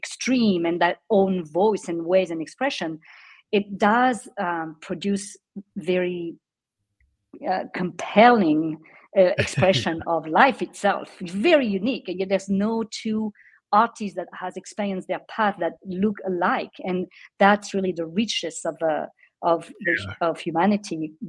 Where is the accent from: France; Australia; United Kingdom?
France; English is a second language; moved away as an adult; now in United States; I was born and raised in France and came to the States. I was 27 years old, and not speaking the language